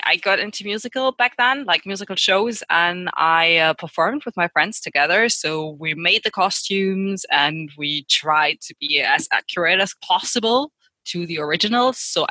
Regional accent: North Rhine-Westphalia, Germany; From Germany, near Cologne.

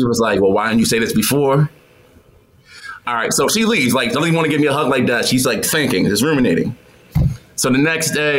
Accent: New York, United States; She was from Houston. I'm from New York. We both working in Atlanta.

